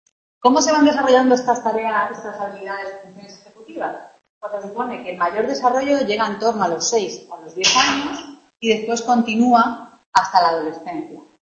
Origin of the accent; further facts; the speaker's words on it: Cartagena, Region of Murcia, Spain; yo os he dicho que soy de Murcia, ¿no? Nací en Cartagena